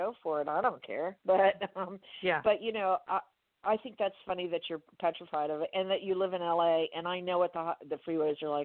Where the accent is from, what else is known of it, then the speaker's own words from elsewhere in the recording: Miami, Florida, United States; I grew up in Miami, so there's, you know, it's a race